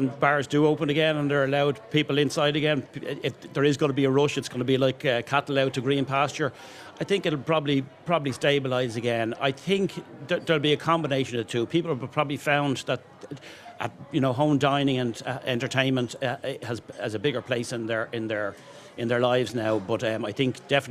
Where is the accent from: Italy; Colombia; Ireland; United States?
Ireland; Bray, Leinster; It's a great town. I'm born and bred in Bray. I'm very proud of it.